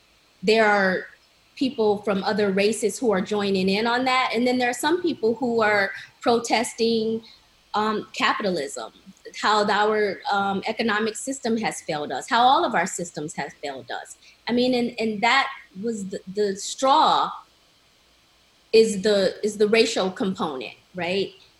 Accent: Detroit, Michigan, United States; moved away as an adult; now in Seattle, United States; I'm in Seattle right now. I'm from Detroit, but I moved to Seattle earlier part of this year.

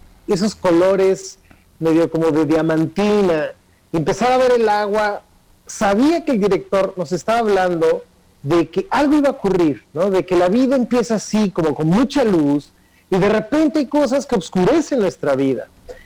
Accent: Mexico; si somos mexicanos, y más o menos crecimos Roberto y yo en las mismas colonias

